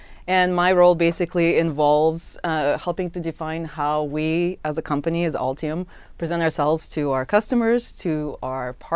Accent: Moscow, Russia; now in United States; So I grew up in Moscow, Russia, back before the Soviet Union broke apart.

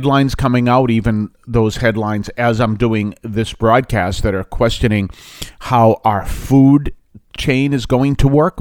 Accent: Weymouth, Massachusetts, United States; I didn't grow up in a farming economy. I grew up in Weymouth, Massachusetts.

